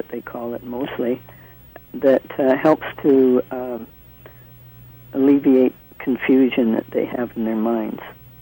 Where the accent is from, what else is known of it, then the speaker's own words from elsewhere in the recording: Moose Jaw, Saskatchewan, Canada; born there; because I'm not born in Tibet. I was born in Moose Jaw. I was a ski instructor for a long time